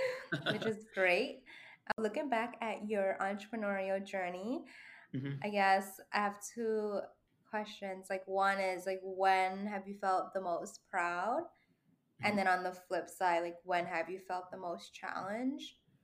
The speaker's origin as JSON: {"language": "English", "town": "New York City", "region": "New York", "country": "United States", "said": "And that's why like I'm such a New Yorker and I have so much pride and I love, you know, the LES for sure."}